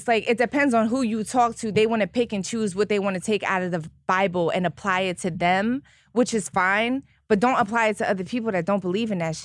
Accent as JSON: {"language": "English", "town": "Philadelphia", "region": "Pennsylvania", "country": "United States", "tie": "born or raised there", "said": "Yeah, I grew up poor in Philly."}